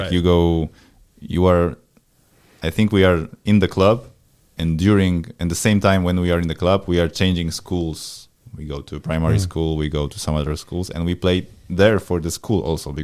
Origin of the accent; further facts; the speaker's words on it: Warsaw, Masovian Voivodeship, Poland; but I'm from Warsaw, and in Warsaw you have 3-4 big clubs, like really big youth clubs